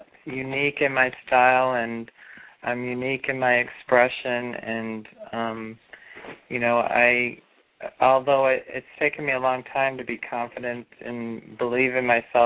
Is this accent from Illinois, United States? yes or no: yes; Chicago, Illinois, United States; born there; I was born at 432 in Illinois, Chicago.